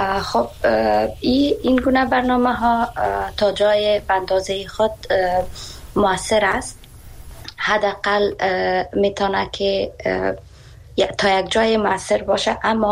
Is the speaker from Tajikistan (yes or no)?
no; Afghanistan; moved away; خودم به حیث شخصی که به می بورسی ها از افغانستان برآمدم و آمدم اینجا فعلا مسئول مصروف تحصیل هستم